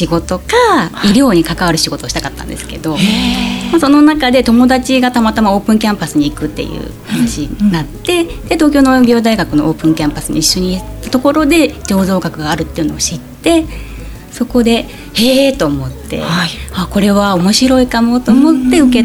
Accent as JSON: {"language": "Japanese", "town": "Kawasaki", "region": "Kanagawa", "country": "Japan", "tie": "born or raised there", "also_born_or_lived": "Fukuoka / Saga / Kumamoto", "moved": "as an adult", "said": "もともと福岡生まれなんですけど、私は、はい、ただあの父の仕事の関係で転校することも何度かありまして、うんうん、佐賀にもいたことあるし、熊本にも住みましたし、その後中学2年生からは川崎市に移って、で大学卒業まで川崎にいました。"}